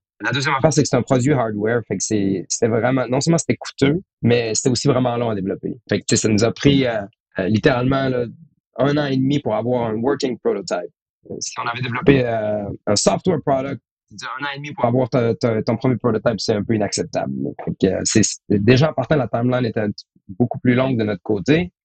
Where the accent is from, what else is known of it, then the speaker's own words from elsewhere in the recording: Quebec City, Quebec, Canada; also born or lived in Toronto; les deux, on vient de Québec, à la ville de Québec. Moi, j'ai été à Toronto pour faire un master en microelectromechanical sensors.